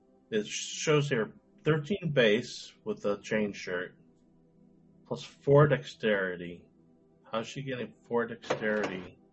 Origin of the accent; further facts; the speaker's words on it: Bloomington, Indiana, United States; I am from Indiana, Bloomington